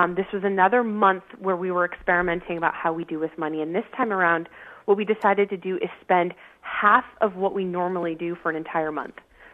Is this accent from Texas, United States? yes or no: no; Napa, California, United States; So we went out with my high school sweetheart, who still lived in my hometown in Napa, California.